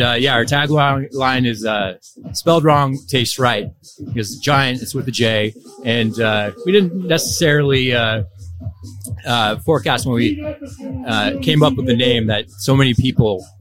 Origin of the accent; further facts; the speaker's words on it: California, United States; now in Los Angeles, United States; but I'm from Northern California.